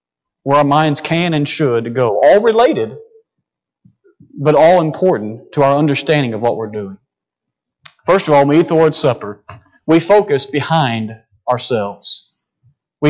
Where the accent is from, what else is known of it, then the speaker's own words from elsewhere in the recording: United States; because I'm an American in 2021, and my attention span is about 2 seconds long.